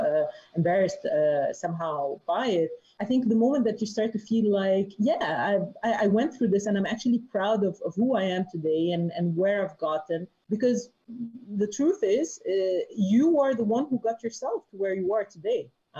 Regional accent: Lebanon; Well, I was born and raised in Lebanon during the time of the war in Lebanon.

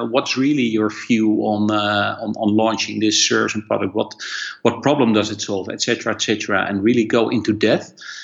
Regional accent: Netherlands; first language Dutch; English is a second language; also born or lived in Hong Kong; get a lot of times, being Dutch.

